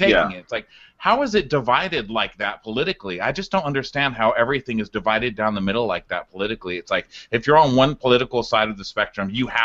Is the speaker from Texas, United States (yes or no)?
yes; Texas, United States; I don't know if it's just that I was raised, you know, I grew up in Texas, and I started getting beat up in 7th grade